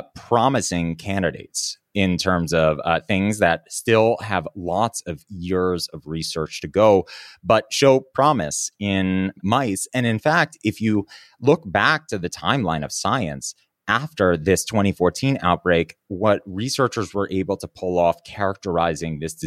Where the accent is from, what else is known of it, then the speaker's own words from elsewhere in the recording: New York City, New York, United States; I'm a kid from New York City.